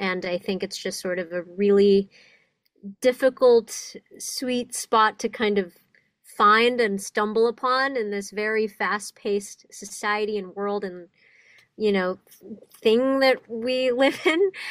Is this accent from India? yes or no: no; Indonesia; English is a second language; now in United States; I moved to the States from Indonesia. I was born and raised there. I moved here in 2017, and that was like the first big uproot of my life, kind of restarting from scratch.